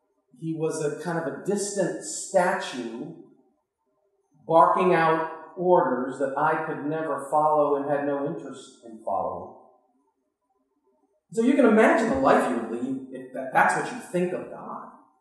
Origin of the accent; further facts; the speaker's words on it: Massachusetts, United States; You know, I was raised in Massachusetts to be a rugged individual, a faithful Democrat. Go to the Catholic Church once a month.